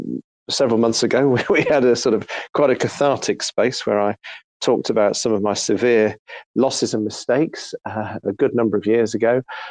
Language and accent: English; United Kingdom; So what I do is I pound cost average, being a Brit, or dollar cost average in the broader sense.